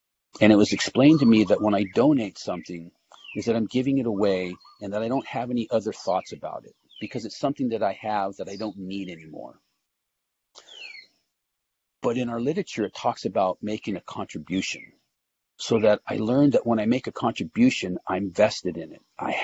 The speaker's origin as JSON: {"language": "English", "town": "Los Angeles", "region": "California", "country": "United States", "tie": "born or raised there", "said": "Because growing up in Los Angeles with, 10 million people, whatever the population is there, you can get lost."}